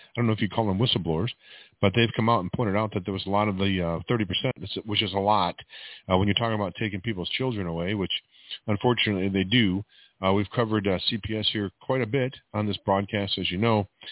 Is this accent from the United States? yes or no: yes; Michigan, United States; I'm from Michigan, man. There's nowhere in Michigan looks like that, brother.